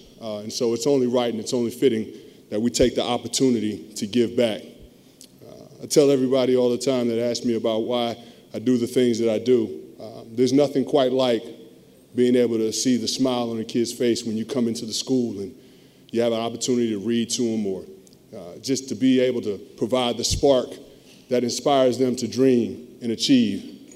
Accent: Bronx, New York, United States; I can remember growing up in the Bronx, we'd come home from church on Sundays and my dad would turn on the television

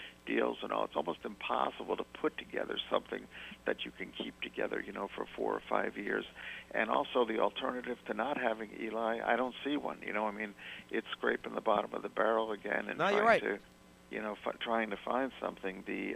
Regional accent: Bay Shore, New York, United States; I grew up in Bayshore

